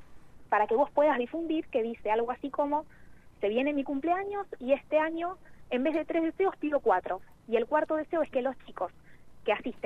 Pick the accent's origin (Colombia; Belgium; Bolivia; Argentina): Argentina; Lanús, Buenos Aires Province; soy de Lanús, así que no estoy tan lejos.